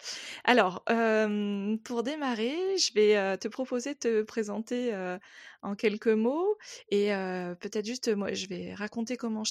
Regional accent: Grenoble, Auvergne-Rhône-Alpes, France; parce que moi je suis grenobloise

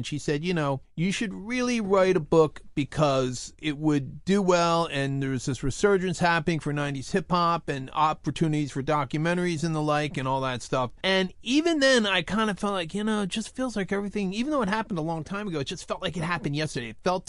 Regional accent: Devon, Pennsylvania, United States; I grew up in Devon, and it was you'd get up at, you know, 6 in the morning

